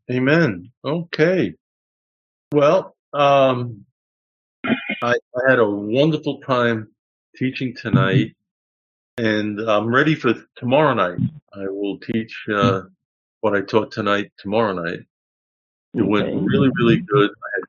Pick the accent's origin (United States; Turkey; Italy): United States; Bronx, New York; born there; So I told him I was born in the Bronx.